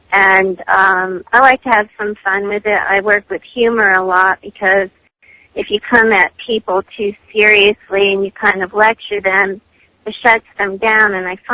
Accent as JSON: {"language": "English", "region": "New York", "country": "United States", "said": "I always make a point of saying that I come from the Catskills"}